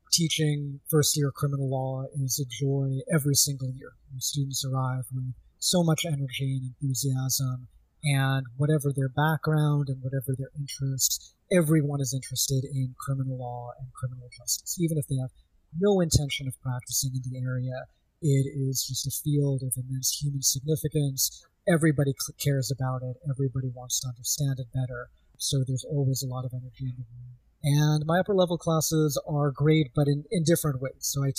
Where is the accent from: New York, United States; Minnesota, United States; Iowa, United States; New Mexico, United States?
New York, United States; New York City; also born or lived in India; So I grew up mostly in New York City, but did a little bit of my schooling in India, which is where my father is from.